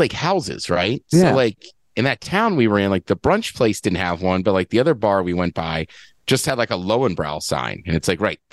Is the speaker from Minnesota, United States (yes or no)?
no; Maryland, United States; I grew up in Maryland, so I know all those lyrics.